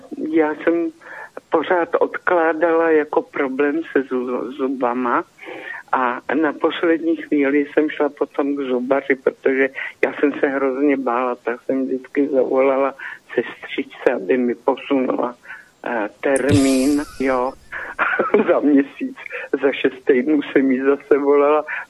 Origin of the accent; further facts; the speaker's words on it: Nejdek, Karlovy Vary Region, Czechia; A vždycky padne, z kterého kouta republiky jste, a když jsem řekla, že z Nejtku